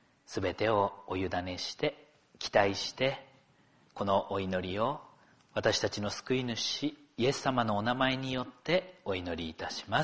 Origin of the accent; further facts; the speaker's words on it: Akita, Japan; その友人とは同じ秋田県内といっても、私の故郷からは車で1時間以上秋田県内でも離れているんですね。ましてやそんな秋田出身の私たちと